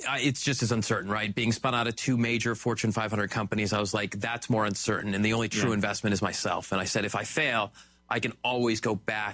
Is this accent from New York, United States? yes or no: no; Boston, Massachusetts, United States; moved away as an adult; now in Boise, United States; I grew up in Boston and then was recruited by Weyerhaeuser to Boise.